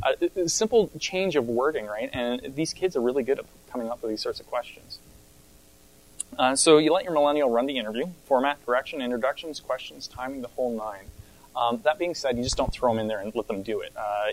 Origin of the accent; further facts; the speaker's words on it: Canada; As a Canadian